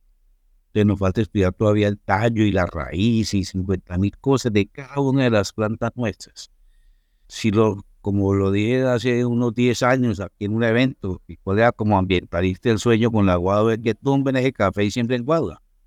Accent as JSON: {"language": "Spanish", "country": "Colombia", "said": "Pero nosotros tenemos como colombianos el talento para saber salir mucho más rápido."}